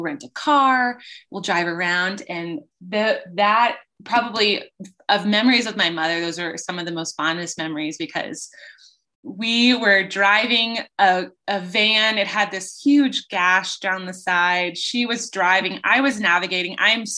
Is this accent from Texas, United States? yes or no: yes; Houston, Texas, United States; I'm from Houston. I'm used